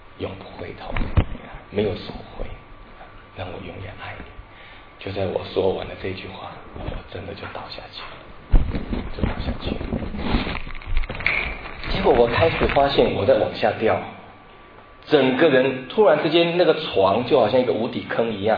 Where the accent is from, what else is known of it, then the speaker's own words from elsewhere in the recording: United States; 我说：“什么叫走后门啊？我们从美国来的，不晓得什么叫走后门。”